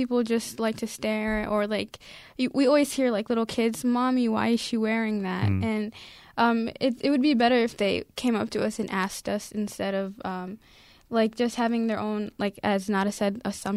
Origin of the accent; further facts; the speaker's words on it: Minnesota, United States; Yeah, I'm really used to snow since I grew up in Minnesota.